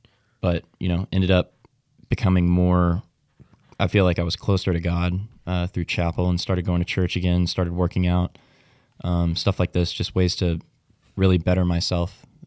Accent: Fort Worth, Texas, United States; also born or lived in Weatherford; I was born in Fort Worth. August 12th, 2003, we lived in Weatherford. So after that, went back to Weatherford. You know, we spent a few years there. You know, parents moved. We went to Fort Worth, where I live

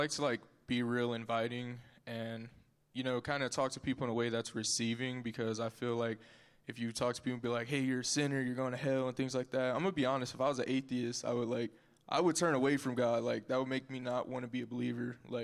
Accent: Opelika, Alabama, United States; also born or lived in Montgomery; I am from Opelika, Alabama, but I was born in Montgomery.

